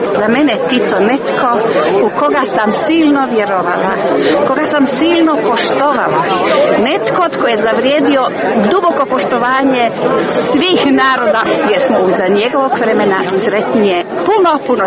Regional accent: Travnik, Federation of Bosnia and Herzegovina, Bosnia & Herzegovina; Dolazim iz Travnika, centralna Bosna

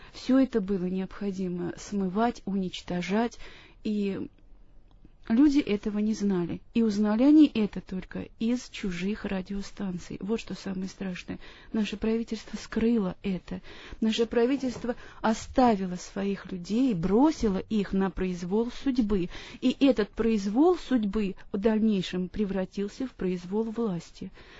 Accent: Uzlovaya, Tula Oblast, Russia; Я из Тульской области, город Узловая.

